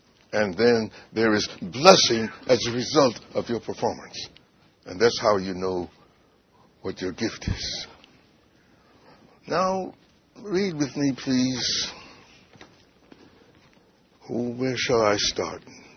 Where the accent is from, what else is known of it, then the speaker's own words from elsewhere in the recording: New York City, New York, United States; born there; moved away; You see, I was born in New York City. We didn't see many ants and that sort of thing. Then when I came down here